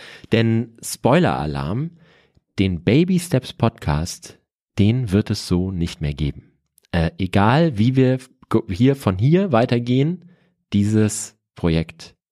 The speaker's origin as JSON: {"language": "German", "town": "Cologne", "region": "North Rhine-Westphalia", "country": "Germany", "tie": "born or raised there", "lives_now": "Munich, Germany", "said": "Also ich komme ja aus dem Vorort von Köln, bin auf dem Land aufgewachsen."}